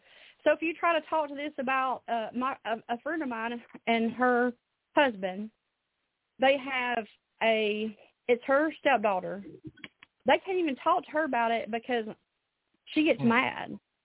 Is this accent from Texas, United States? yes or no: no; Alabama, United States; I am from Alabama, which is one of the reddest states in the United States of America.